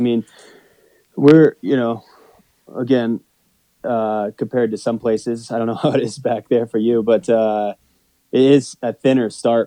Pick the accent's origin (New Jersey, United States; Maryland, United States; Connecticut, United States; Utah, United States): Utah, United States; Park City; I'm from Park City, Utah.